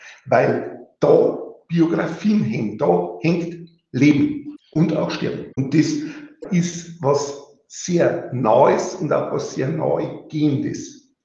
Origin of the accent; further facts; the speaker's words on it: Bavaria, Germany; bin im Bayerischen Wald aufgewachsen.